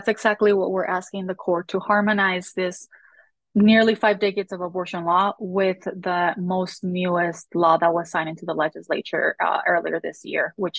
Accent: Nogales, Arizona, United States; I'm from Nogales, border town, right here in Arizona.

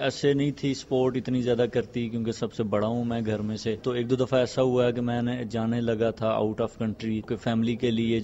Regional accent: Punjab, Pakistan; میرا سمڑیل تحصیل ہے ہماری، اس کے ساتھ گاؤں ہے جی ٹھیک ہے، تو میں اس گاؤں سے ہوں

